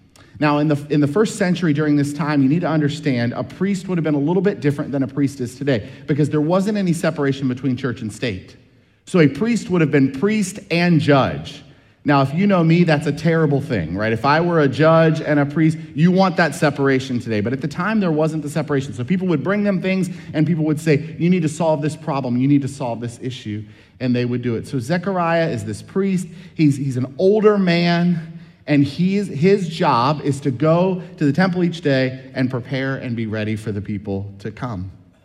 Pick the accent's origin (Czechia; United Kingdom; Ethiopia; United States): United States; Culpeper, Virginia; I grew up in Culpeper, Virginia. Right downtown, where we had a toy store